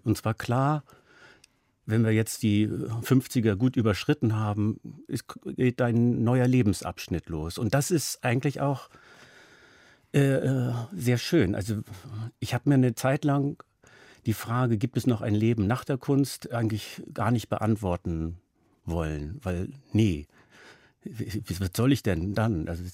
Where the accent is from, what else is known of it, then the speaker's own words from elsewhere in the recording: Netherlands; Also ich bin zum Beispiel, ich bin Holländer, aber mit norddeutschem Hintergrund.